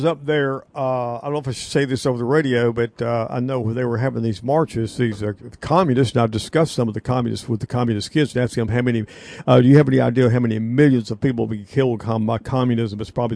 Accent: the South, United States; and I'm not a New Yorker, I'm a hardcore Southerner

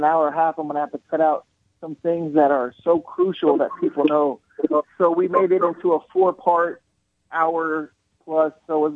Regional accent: United States; So, you know, as an American, that I would felt it was my duty.

